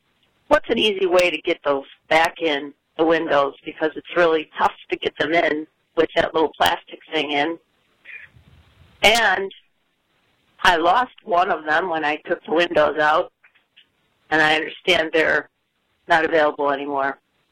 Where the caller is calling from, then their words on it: Schererville, Indiana, United States; I'm from Schererville, Indiana.